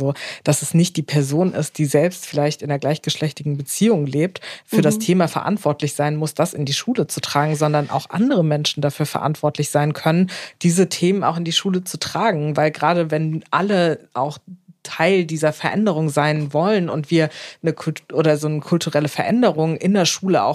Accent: Baden-Württemberg, Germany; Ich bin in Baden-Württemberg groß geworden

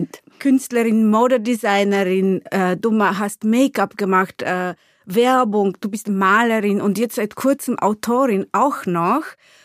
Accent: Poland; now in Austria; Ich finde, das ist fast ein bisschen eine nationale Sache, weil zum Beispiel bei uns in Polen ist dieser Schuh, also was man trägt und wie man trägt, irgendwie ganz präsent. Also in Österreich habe ich das jetzt nicht so wahrgenommen

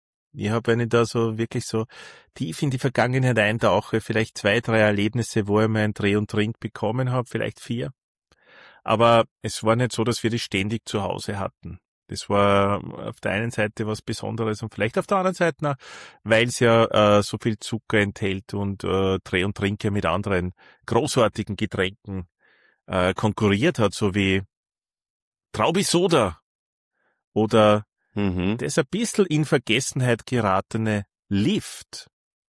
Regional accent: Salzburg, Austria; Normal nehme ich ja, wie ihr wisst, aus meinem Podcast-Studio im Burgenland auf. Aber heute komme ich aus Salzburg. Ich bin auf Heimatbesuch.

